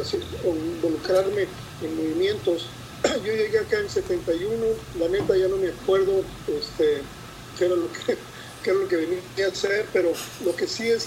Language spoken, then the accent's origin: Spanish; Monterrey, Nuevo León, Mexico; moved away as an adult; now in United States; yo vengo de Monterrey.